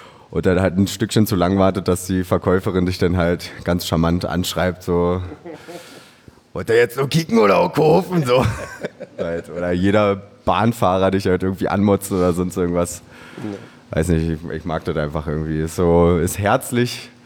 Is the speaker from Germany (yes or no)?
yes; Berlin, Germany; ich bin geboren in Pankow. Das ist im nordöstlichen Teil von der Stadt. Sehr schöner Bezirk auf jeden Fall.